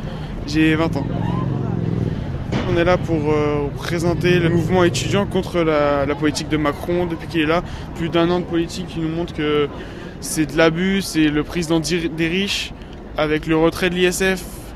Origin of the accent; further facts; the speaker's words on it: Hauts-de-France, France; Puis moi, je viens pas de Paris, je viens d'un village, je viens de Picardie.